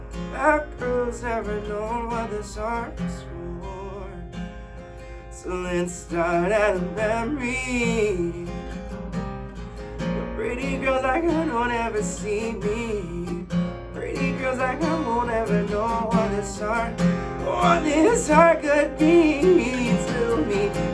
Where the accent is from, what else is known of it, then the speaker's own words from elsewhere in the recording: Greensboro, North Carolina, United States; also born or lived in Miami; Yeah, I grew up in Greensboro. I mean, I was born in Miami, Florida, but I grew up in Greensboro.